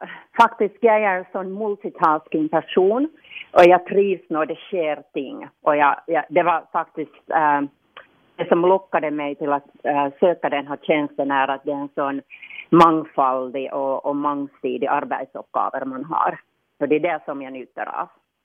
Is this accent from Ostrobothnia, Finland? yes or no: no; Kauniainen, Uusimaa, Finland; Ja, så jag är en trebarnsmamma från Grankulla.